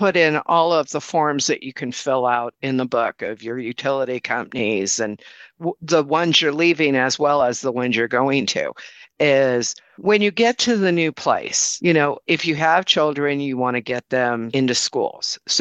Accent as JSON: {"language": "English", "country": "United States", "said": "I didn't realize when I got there, being an American, I couldn't find or go into a Korean bank to exchange money."}